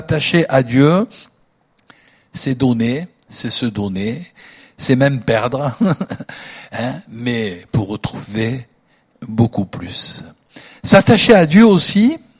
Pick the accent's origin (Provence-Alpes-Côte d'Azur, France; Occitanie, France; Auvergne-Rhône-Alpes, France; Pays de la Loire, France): Provence-Alpes-Côte d'Azur, France; Nice; J'ai été à Nice Nord, mon ancienne ville, puisque je suis niçois d'origine.